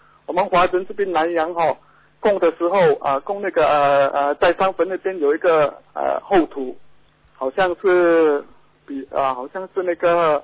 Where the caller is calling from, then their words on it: Indonesia; 我是从印尼打来的，